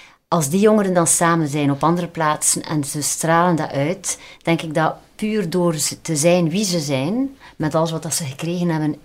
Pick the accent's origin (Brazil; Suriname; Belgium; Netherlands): Belgium; ik zat in de voorbereiding internationaal als Belg